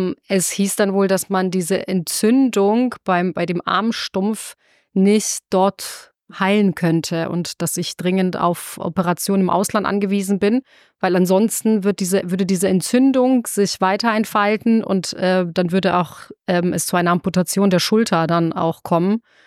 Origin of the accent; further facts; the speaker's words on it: Sarajevo, Federation of Bosnia and Herzegovina, Bosnia & Herzegovina; German is a second language; now in Germany; ich bin in Sarajevo groß geworden und die Stadt wurde umzingelt und belagert und beschossen.